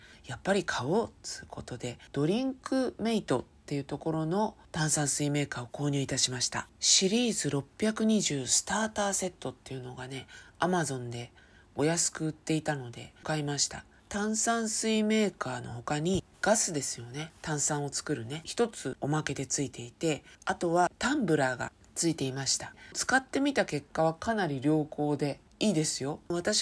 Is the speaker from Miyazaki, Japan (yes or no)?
no; Shiroi, Chiba, Japan; 私のですね、生まれ育った千葉県の白石というところにございます。